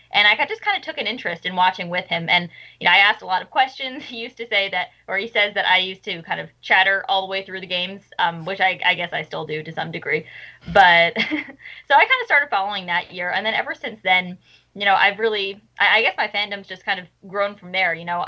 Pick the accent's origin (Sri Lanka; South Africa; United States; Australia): United States; Long Island, New York; But I'm from Long Island as well.